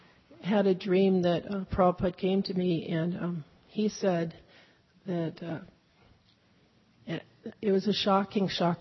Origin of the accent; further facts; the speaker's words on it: Venice, California, United States; I grew up in Venice, so he was walking on Venice Beach, and I was going to the beach there.